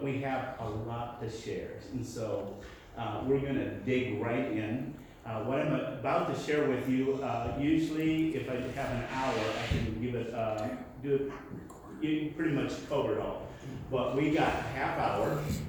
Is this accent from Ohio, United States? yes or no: yes; Ashland, Ohio, United States; We're from Ashland, Ohio, about a 4-hour drive from here.